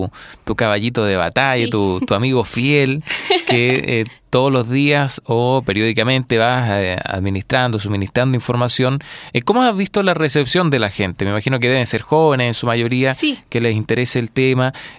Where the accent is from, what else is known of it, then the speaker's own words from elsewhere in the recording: Chile; hay que sentirse como orgulloso de eso, porque es difícil que países pequeños como el de nosotros sean parte de algo tan grande